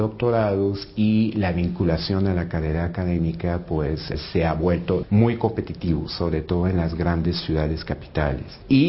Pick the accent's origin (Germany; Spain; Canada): Canada; Quebec City, Quebec; yo soy de la ciudad de Quebec, en la parte francesa